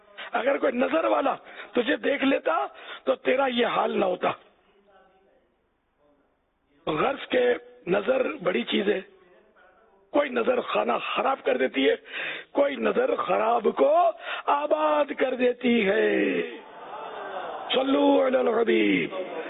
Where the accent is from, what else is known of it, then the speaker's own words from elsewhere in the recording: Karachi, Sindh, Pakistan; born there; basically چونکہ میری پیدائش سندھ کی ہے، کراچی کی، اور کراچی بھی ظاہر ہے کہ سندھ کا حصہ ہے